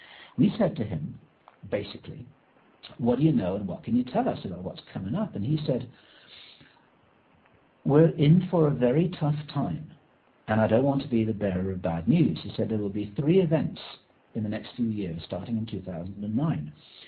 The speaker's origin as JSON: {"language": "English", "region": "England", "country": "United Kingdom", "lives_now": "United States"}